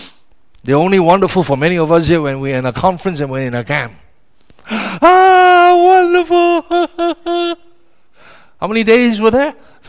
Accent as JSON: {"language": "English", "region": "Pahang", "country": "Malaysia", "tie": "born or raised there", "said": "When I used to spend the early years growing up in the East Coast in the state of Pahang"}